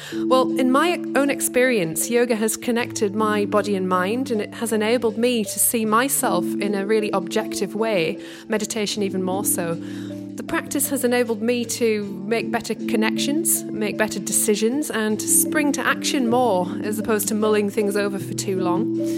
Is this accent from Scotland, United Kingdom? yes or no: no; Weardale, North East England, United Kingdom; now in Tokyo, Japan; I moved from Weardale to Tokyo over 3 years ago now